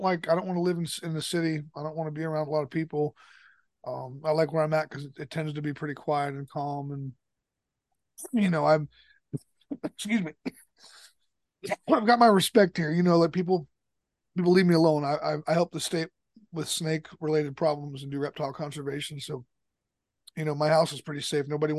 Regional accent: Arlington, Virginia, United States; born there; Born in Virginia. I was born in Arlington

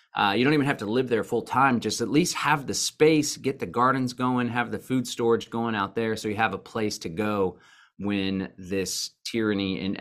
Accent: Austin, Texas, United States; I was born and raised in Austin, but I got the heck out of there and moved to the neighboring county that's a lot more rural and conservative.

